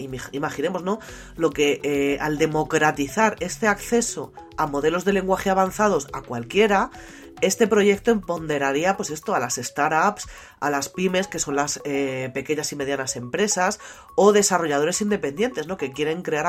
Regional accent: Spain; aquí en mi país, en España

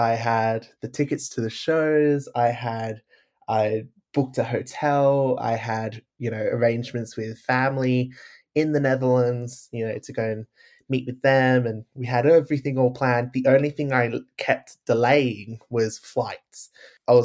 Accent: Australia; as an Australian with Dutch heritage

